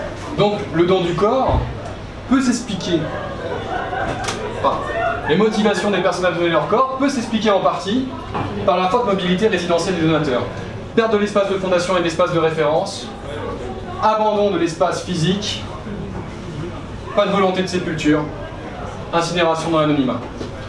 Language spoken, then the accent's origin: French; Southern France, France; now in Tours, France; je viens du Sud, je suis arrivé à Tours il n'y a pas très longtemps